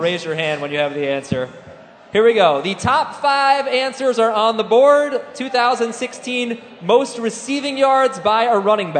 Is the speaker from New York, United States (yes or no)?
no; Philadelphia, Pennsylvania, United States; Yeah, we love it. Born and bred.